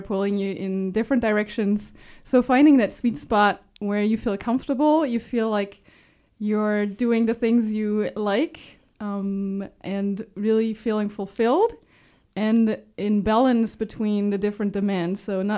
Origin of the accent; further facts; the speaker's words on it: Luxembourg; moved away as an adult; also born or lived in St. Petersburg, Florida / Claremont, California; I am born and raised in Luxembourg.